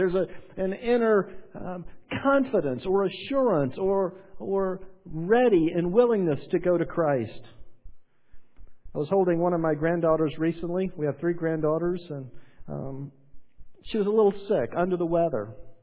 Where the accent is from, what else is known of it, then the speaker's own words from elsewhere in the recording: the South, United States; But I grew up in the South, where it was normal and expected that you went to church on Sunday.